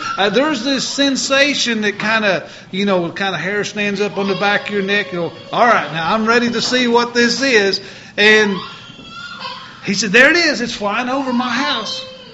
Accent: Missouri, United States; born there; You know, I was born in Missouri.

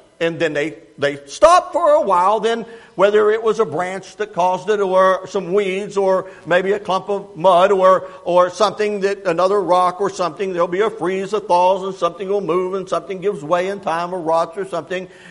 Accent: West Virginia, United States; I grew up in West Virginia, by the way, and I grew up in central West Virginia and spent most of my life in the mountains and around the mountains.

